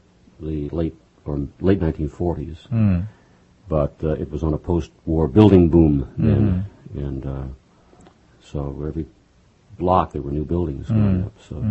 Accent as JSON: {"language": "English", "town": "Houston", "region": "Texas", "country": "United States", "tie": "born or raised there", "said": "Oh, why is that's my hometown."}